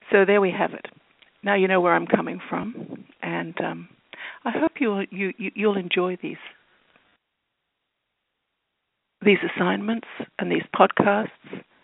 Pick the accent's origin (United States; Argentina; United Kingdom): United Kingdom; accent: British; You hear my accent, it was British originally.